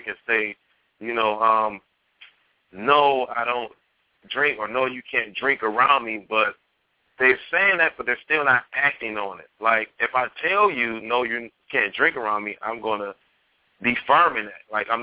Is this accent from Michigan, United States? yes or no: yes; Detroit, Michigan, United States; Growing up in Detroit, you know, it has a reputation for music, and it has that positive reputation of being a motor city, but actually being in a city, it comes off a difference when you're growing up.